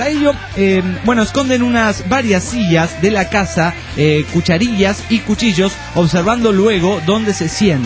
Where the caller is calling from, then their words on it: Necochea, Buenos Aires Province, Argentina; Muy bien, acá en Necochea, cagándonos de frío.